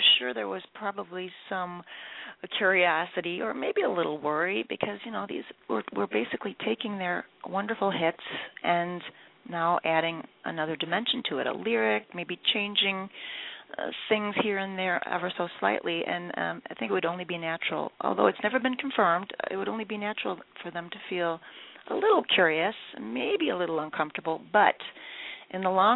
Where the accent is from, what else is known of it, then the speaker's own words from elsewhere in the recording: Chicago, Illinois, United States; And then we took that show basically a few days later back to Chicago, my hometown, and we did it all over again